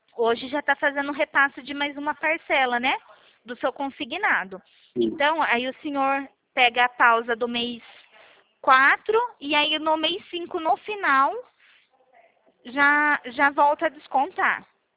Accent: São Paulo, Brazil; Eu sou aqui de São Paulo.

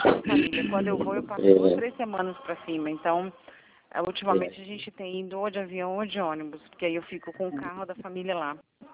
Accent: Espírito Santo, Brazil; Eu sou do Espírito Santo.

